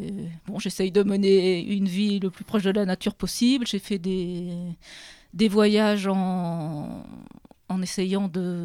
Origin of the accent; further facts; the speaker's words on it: Hauts-de-France, France; moved away as an adult; je suis originaire de l'Oise et je suis arrivée dans l'Indre il y a à peu près 23 ans.